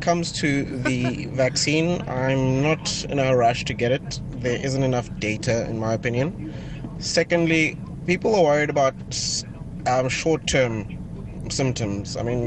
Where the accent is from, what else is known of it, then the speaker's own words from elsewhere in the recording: Western Cape, South Africa; from the Western Cape.